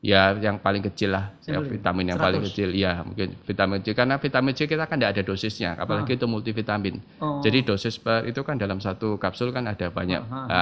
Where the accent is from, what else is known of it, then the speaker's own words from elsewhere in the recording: Surabaya, East Java, Indonesia; Lahir di Surabaya.